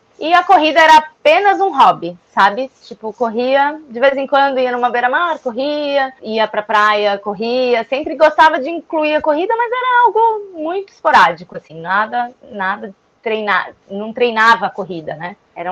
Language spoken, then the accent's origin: Portuguese; São Paulo, Brazil; moved away as an adult; Eu estava em São Paulo ainda, né? Eu vim pra cá com 23 anos, né? Então faz 20 anos que eu tô aqui. Vivi 23 anos lá.